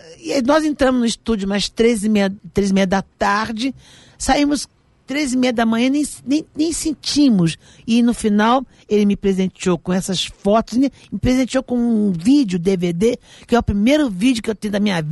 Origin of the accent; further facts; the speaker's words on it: Rio de Janeiro, Brazil; Eu sou do Rio de Janeiro, gente.